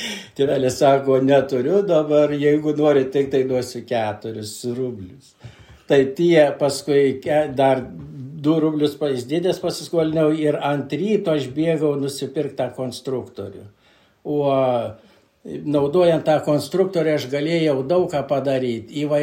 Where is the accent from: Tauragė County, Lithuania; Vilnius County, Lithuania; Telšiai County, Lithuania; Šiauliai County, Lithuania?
Šiauliai County, Lithuania; Vėkvedžiai; Mano vaikystė, jaunystė prasidėjo kaime, gimiau Šiaulių rajone, Vėkvedžių kaime. Praleidau, kaip sakyti, vaikystę, augau, džiaugiausi viskuo, ką turėjom. Lankiau Jonelaičių pradinę mokyklą, paskui aštuonmetę mokyklą